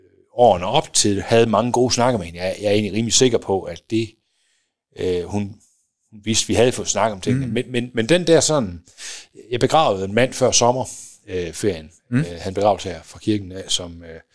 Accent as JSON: {"language": "Danish", "region": "West Jutland", "country": "Denmark", "said": "jeg også kunne tænke det som dansker eller vestjyde"}